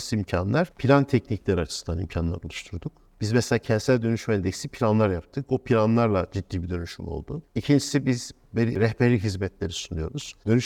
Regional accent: Adıyaman, Turkey; Bakın 6 Şubat'ta, ben Adıyamanlıyım. 6 Şubat'ta benim doğduğum ilçenin %75'i yok oldu.

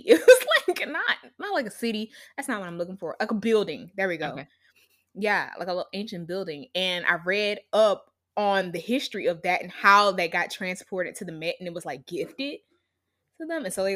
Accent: the South, United States; But we're from the South, and, you know, Black Americans, we don't say Four.

